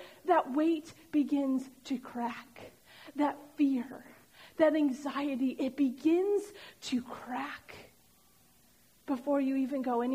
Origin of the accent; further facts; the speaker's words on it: Chicago, Illinois, United States; If you tell people, hey, I'm from the Chicagoland area, or I'm from Chicago, they're like, ooh.